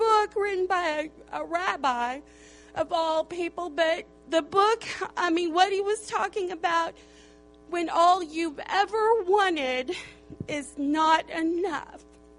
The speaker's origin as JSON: {"language": "English", "region": "Arizona", "country": "United States", "tie": "born or raised there", "said": "being born and raised in Arizona, I felt like I was a tumbleweed."}